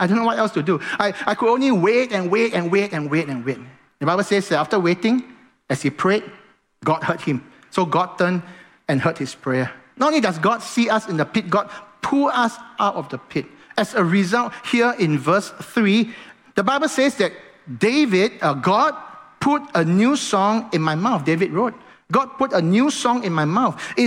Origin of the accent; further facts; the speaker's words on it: Singapore; Because we are Singaporean? No.